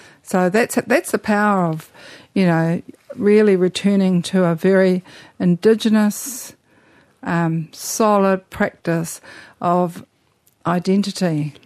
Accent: Manawatū-Whanganui, New Zealand; I come from the Whanganui River, and these are the lands of my people.

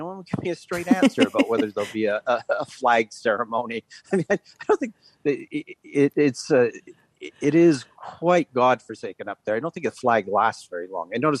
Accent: Canada; it seems very strange speaking as a Canadian

